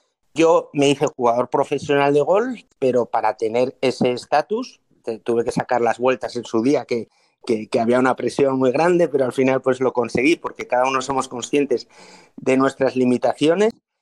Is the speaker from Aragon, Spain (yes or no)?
yes; Zaragoza, Aragon, Spain; comencé pues a dar clases allá en Zaragoza, mi tierra